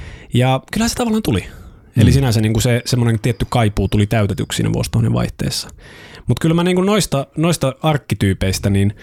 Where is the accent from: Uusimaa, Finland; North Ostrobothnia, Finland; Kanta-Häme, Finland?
North Ostrobothnia, Finland; Oulu; Varsinkin siis mä oon Oulusta kotoisin.